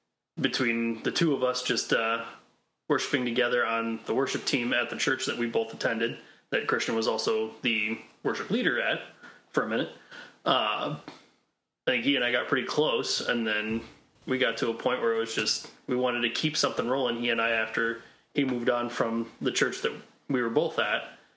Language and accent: English; Michigan, United States; I grew up in Northern Michigan and found my way down to Grand Rapids, where I eventually met my wife.